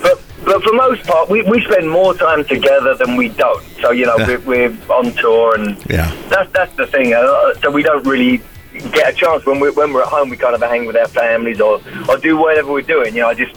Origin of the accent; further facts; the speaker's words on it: London, United Kingdom; You know, I'm from London